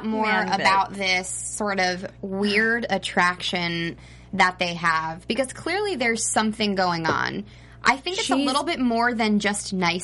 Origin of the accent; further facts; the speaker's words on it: New Jersey, United States; accent: Jersey; I am from New Jersey